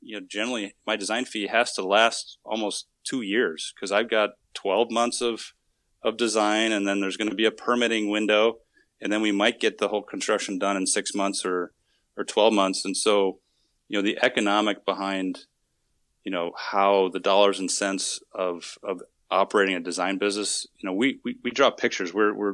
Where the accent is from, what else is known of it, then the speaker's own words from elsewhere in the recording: Wisconsin, United States; And so I'm originally from Wisconsin, so I guess I could play off that I was a Midwesterner by heart